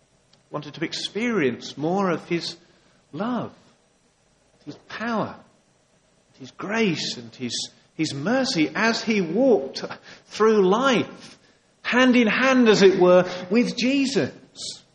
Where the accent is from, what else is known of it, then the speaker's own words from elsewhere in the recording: East of England, United Kingdom; I think I said this morning that I'm from Suffolk. Certainly I've said to some people today that I'm from Suffolk.